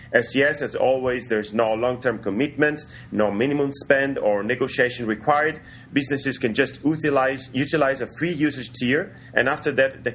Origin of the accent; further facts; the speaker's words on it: Italy; now in San Francisco, United States; I'm a technology evangelist based in California, in San Francisco. I finally moved after a quick transition through Italy, through my home country, for some days of relax.